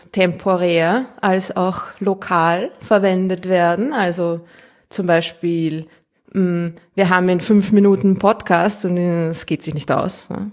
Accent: Austria; accent: Austrian; Ich rede zu Österreichisch, es tut mir leid.

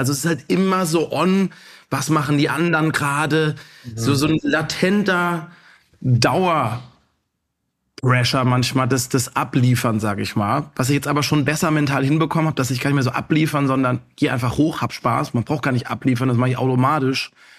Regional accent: Karlsruhe, Baden-Württemberg, Germany; in Karlsruhe meiner Heimat abzuhängen

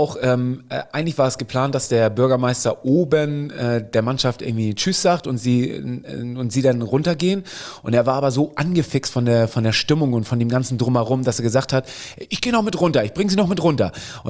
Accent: Hamburg, Germany; Hey, wir sind Hamburger.

